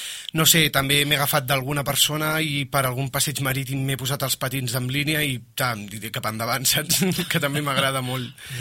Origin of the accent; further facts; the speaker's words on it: Cerdanyola del Vallès, Catalonia, Spain; per Cerdanyola, com que és el meu poble, diguem, ja m'ho conec i ja vaig caminant.